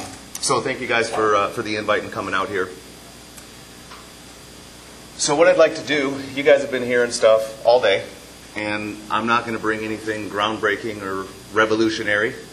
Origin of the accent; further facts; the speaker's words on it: Minnesota, United States; I'm from Minnesota, which is why I talk funny. And I can't help it, just my accent.